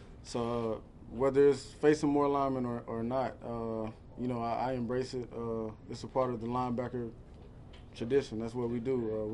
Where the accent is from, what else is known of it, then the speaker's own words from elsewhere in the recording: South Carolina, United States; I'm from South Carolina, so we share a lot in common. I'm in Georgia a lot, so.